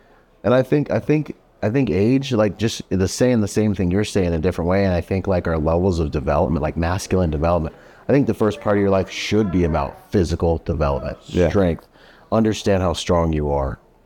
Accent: Washington, United States; So I grew up in Washington State, and then my dad was in the Bahamas.

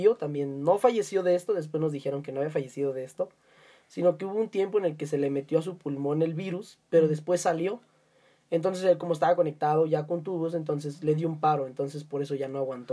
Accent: Mexico; uno como pinche mexicano y mojado que es...

